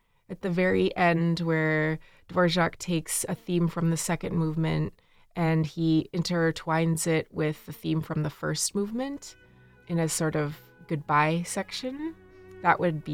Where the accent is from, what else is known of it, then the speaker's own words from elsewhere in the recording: Okemos, Michigan, United States; I grew up in Okemos, Michigan, and I'm a child of two musician parents.